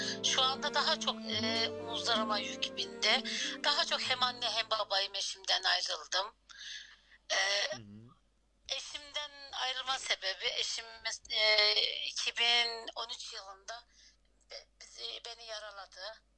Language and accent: Turkish; Hasbeyköy, Sivas, Turkey; 1974 Sivas Hasbeyköy doğumluyum. Ben 1974'te doğdum. Daha sonra köyde yaşadım 16 yaşına kadar. İlkokula başladım Hasbeyköy'de.